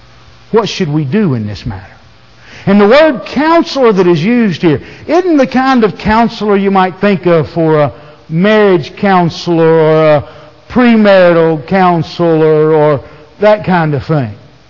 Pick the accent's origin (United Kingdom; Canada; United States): United Kingdom; Scotland; it's not because I'm a redhead, or it's not because I'm Scottish or anything else.